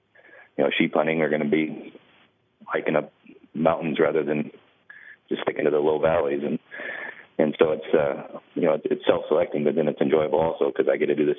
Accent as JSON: {"language": "English", "region": "Alaska", "country": "United States", "tie": "born or raised there", "said": "something that I think growing up in Alaska, most people want to do."}